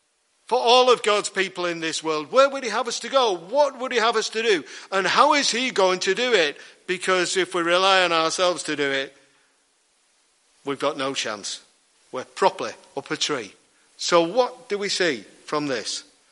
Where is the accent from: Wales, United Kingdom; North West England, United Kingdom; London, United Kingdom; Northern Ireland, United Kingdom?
North West England, United Kingdom; Liverpool; I'm originally from Liverpool.